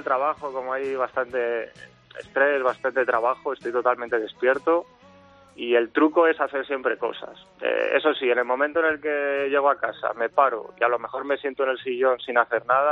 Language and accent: Spanish; Valladolid, Castile and León, Spain; now in Basel, Switzerland; Yo soy de Valladolid, mi mujer es de Zaragoza, o sea, Pucelano y Maña